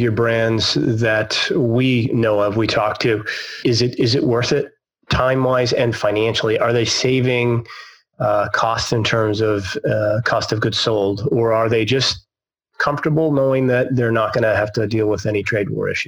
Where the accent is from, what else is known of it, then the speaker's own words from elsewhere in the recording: Maine, United States; now in North Carolina, United States; I think the folks here in North Carolina may argue with you about the the barbecue capital, but I'm from Maine.